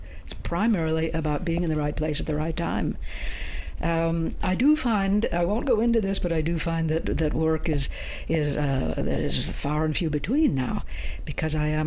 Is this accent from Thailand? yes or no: no; Midwest, United States; Well, even though I grew up in the Midwest, I never knew any of my grandparents